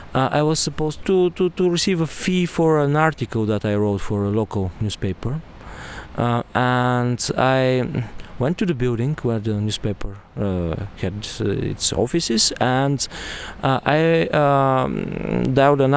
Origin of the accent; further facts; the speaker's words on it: Montana, Montana Province, Bulgaria; when I was 15, in my hometown called Montana. It's very funny because actually it had a kind of socialist name and they wanted to change it